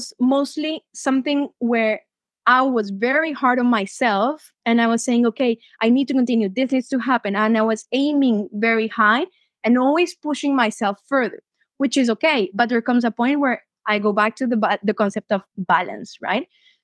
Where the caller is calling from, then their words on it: Thailand; I'm connecting from Thailand today